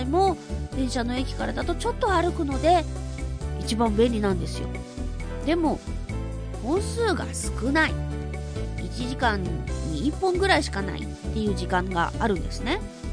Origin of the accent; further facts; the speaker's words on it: Fukuoka, Japan; 博多っ子の